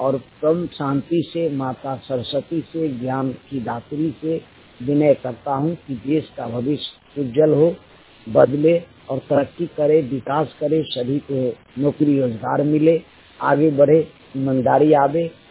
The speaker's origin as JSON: {"language": "Hindi", "region": "Bihar", "country": "India", "lives_now": "Odisha, India", "said": "ग्राम पंचायत बाजीपुर बम्बैया, प्रखंड बिहितीपुर, जिला समस्तीपुर का रहने वाला हूँ। फिलहाल में उड़ीसा में अभी काम करता हूँ।"}